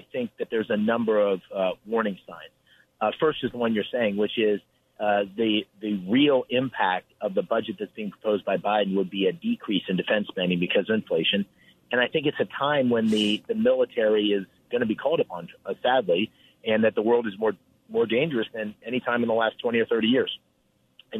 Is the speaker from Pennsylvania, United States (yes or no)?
yes; Bloomsburg, Pennsylvania, United States; I grew up in Bloomsburg, which is in the northeast part of Pennsylvania.